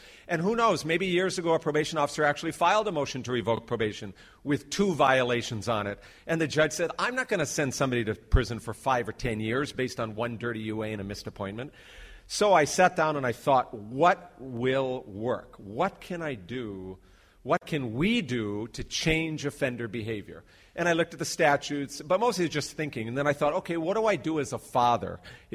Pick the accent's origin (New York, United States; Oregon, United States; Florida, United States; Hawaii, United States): Hawaii, United States; Honolulu; I'm a judge from Honolulu, Hawaii.